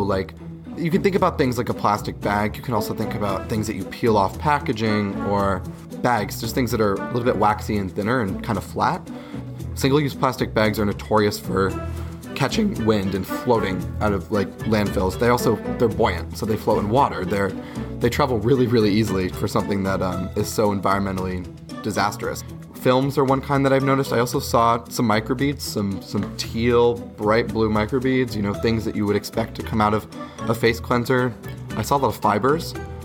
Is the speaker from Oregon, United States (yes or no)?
no; Berwick, Pennsylvania, United States; My hometown of Berwick, I think, is like a lot of other places in central PA in that agriculture is important